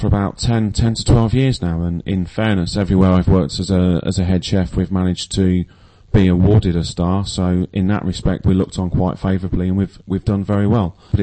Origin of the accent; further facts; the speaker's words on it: West Midlands, United Kingdom; born there; No, I'm not a native Yorkshireman. I was born in Warwickshire, down in the Midlands, but a lot of my family was from the Yorkshire area.